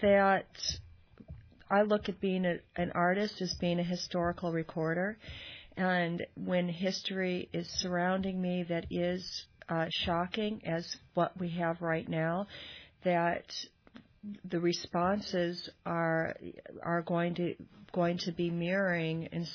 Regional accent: Chicago, Illinois, United States; I came from Chicago.

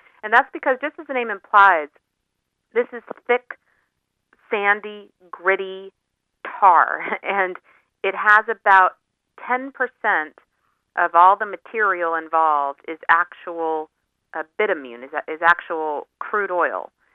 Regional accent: Colorado, United States; I'm originally from Colorado, many small towns across the West suffered the economic consequences of oil companies coming

